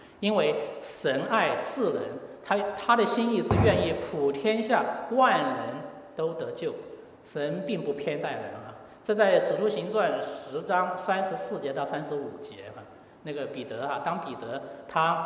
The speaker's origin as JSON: {"language": "Chinese", "region": "Fujian", "country": "China", "tie": "born or raised there", "said": "我的家乡，是在福建省。那我的外祖父这一家就是第一批啊接受福音得救的"}